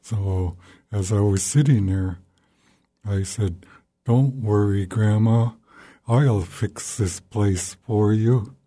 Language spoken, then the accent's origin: English; Sitka, Alaska, United States; I am Thlinget. My family's originally from Juneau, and I was born and raised in Sitka.